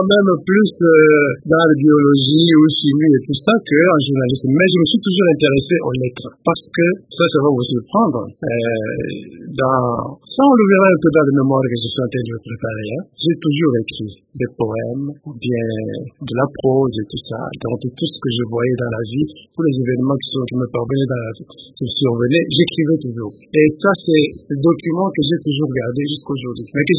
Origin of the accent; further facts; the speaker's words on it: Lubumbashi, Haut-Katanga, DR Congo; also born or lived in Kinshasa, Congo (Kinshasa); je suis né à Chilundu. À l'époque, on appelait ça Mérode, c'était la mission Mérode. Mais je n'ai pas grandi à Chilundu. J'ai plutôt grandi à Elisabethville, qu'on appelle aujourd'hui Lubumbashi. C'est là où j'ai passé toute ma jeunesse, avant d'arriver à Kinshasa, Léopoldville à l'époque.